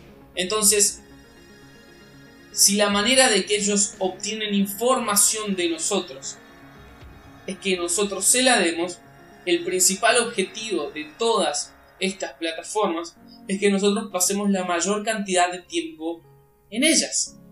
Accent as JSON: {"language": "Spanish", "country": "Argentina", "said": "Eso me hizo pensar en tantísimas polémicas y discusiones y peleas que surgieron este año en mi país, en Argentina."}